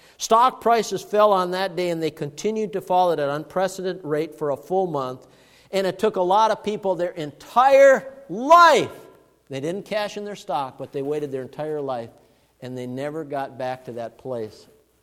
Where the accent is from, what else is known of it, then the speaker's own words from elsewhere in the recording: Duluth, Minnesota, United States; I came from Duluth, Minnesota. Duluth, Minnesota is like San Francisco.